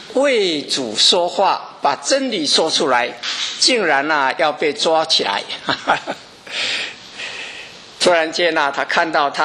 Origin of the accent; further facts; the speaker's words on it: China; 我们中国人是，如果长辈死了，就叫做孝服啊，对不对？